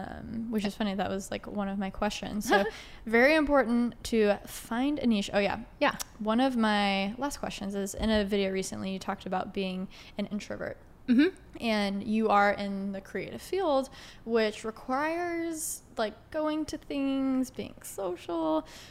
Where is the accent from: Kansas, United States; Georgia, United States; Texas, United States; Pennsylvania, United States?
Texas, United States; I'm from Texas, so just getting food feels like